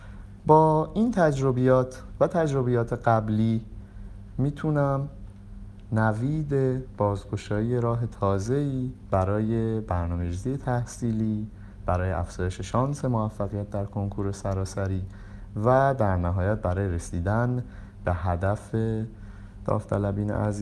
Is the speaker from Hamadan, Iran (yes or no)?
no; Bojnurd, North Khorasan, Iran; now in Tehran, Iran; ترم 12 هستم، دو ترم دیگه با فارغ التحصیلی فاصله دارم، اهل بجنورد هستم از خراسان شمالی.